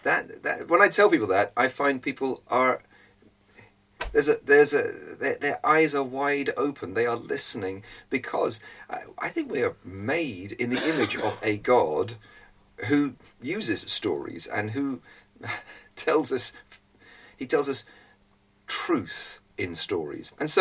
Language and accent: English; Brighton, South East England, United Kingdom; also born or lived in Hong Kong / Cambridge; I come from Brighton, the great city of Brighton and Hove, as I believe it's now called. And I lived there until I lived in Hong Kong and in my early 20s, Cambridge